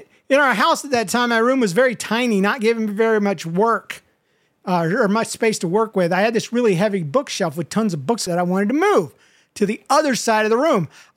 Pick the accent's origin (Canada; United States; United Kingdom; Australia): United States; But we're from America. The oldest crap we have is 250 years old, you know?